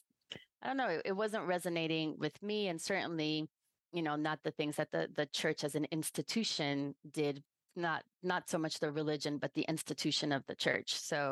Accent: Brazil; I grew up in Brazil, and my parents are from Cuba, and they were very conservative Catholics

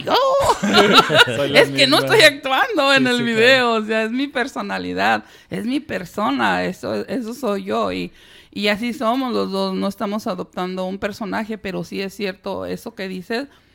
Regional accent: Pueblo Nuevo, Guanajuato, Mexico; yo, como mexicana, guanajuatense, neopoblana. Ese es mi gentilicio, neopoblana, de Pueblo Nuevo.

